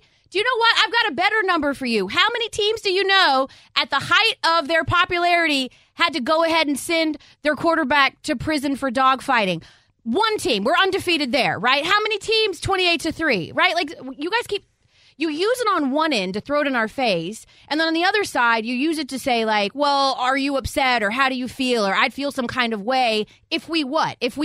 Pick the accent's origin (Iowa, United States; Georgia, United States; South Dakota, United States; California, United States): Georgia, United States; Atlanta; Now, as you all know, I am from Atlanta, and I put on for my city.